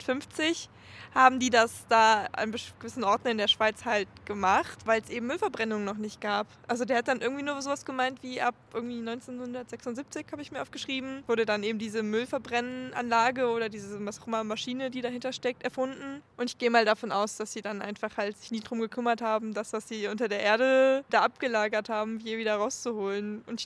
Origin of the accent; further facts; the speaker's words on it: Leipzig, Saxony, Germany; ich bin ja auch so als Leipzigerin aufgewachsen